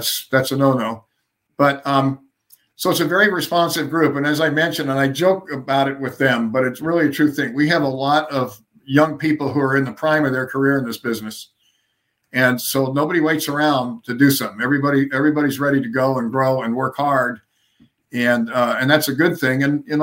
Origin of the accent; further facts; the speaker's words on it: California, United States; And of course, I'm from California.